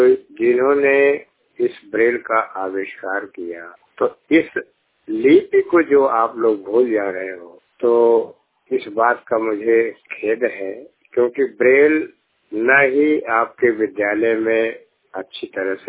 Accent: Azamgarh, Uttar Pradesh, India; now in Delhi, India; और प्रॉपर आजमगढ़ का रहने वाला हूँ। यहाँ पर मैं दिल्ली में रह रहा हूँ।

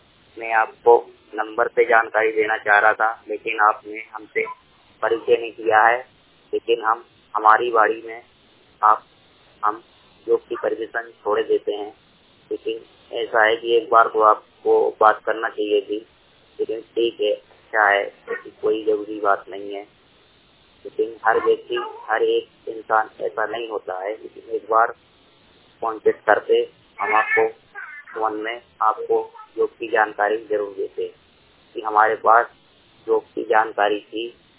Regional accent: Bhopal, Madhya Pradesh, India; मैं भोपाल जिले का निवासी हूँ।

